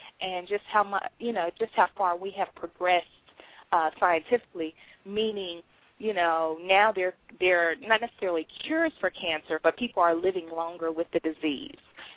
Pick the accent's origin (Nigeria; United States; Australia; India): United States; Sheffield, Alabama; although I grew up there in Sheffield, I didn't, you know, and I visit Huntsville.